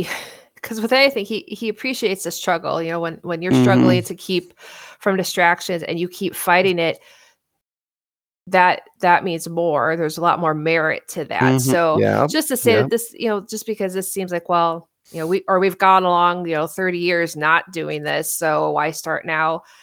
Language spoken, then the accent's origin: English; Wisconsin, United States; when you think about where we grew up in Wisconsin and how Easter is typically very early spring, it probably didn't happen all that often.